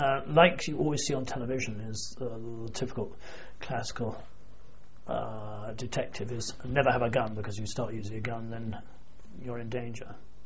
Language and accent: English; England, United Kingdom; that I'm an Englishman and nobody's going to touch me.